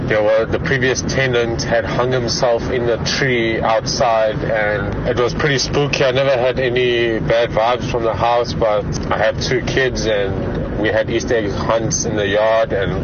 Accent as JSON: {"language": "English", "town": "The Bluff", "region": "KwaZulu-Natal", "country": "South Africa", "said": "Gonna stay anonymous for this one, but I'm from the Bluff and I lived in a house"}